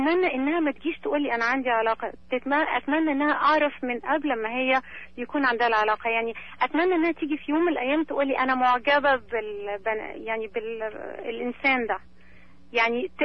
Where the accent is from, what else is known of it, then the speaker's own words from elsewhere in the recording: Egypt; انا مصريه واتولدت وعشت في مصر وانا هربي بنتي بالطريقه دي